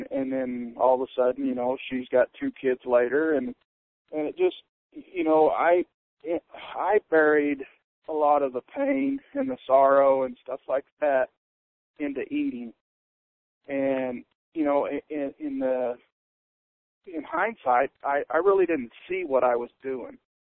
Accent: Kansas, United States; we grew up kind of in Southwest Kansas area.

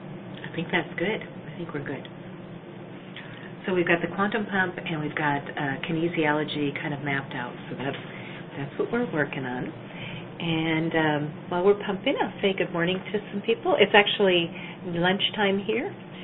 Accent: Minnesota, United States; born there; I was born in Minnesota. A beautiful, beautiful state with wonderful people in it.

